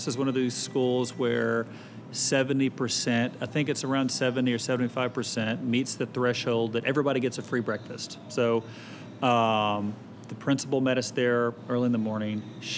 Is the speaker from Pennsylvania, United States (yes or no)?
no; Little Rock, Arkansas, United States; I grew up in Southwest Little Rock, and I had two working parents.